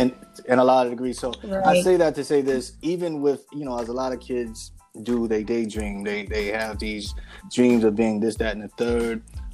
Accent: Lynchburg, Virginia, United States; I was born in Virginia. I was actually born in a city called Lynchburg, Virginia. That's where I was born. I went to high school out there as well.

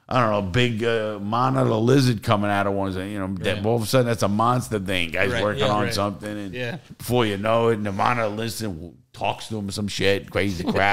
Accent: New York, United States; And that's the way we are from New York.

